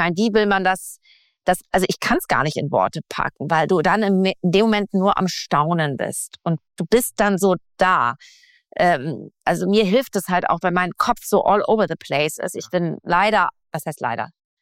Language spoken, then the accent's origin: German; Northern Germany, Germany; also ich bin nicht am Meer groß geworden, nicht direkt, aber norddeutsche Dirn, sage ich mal.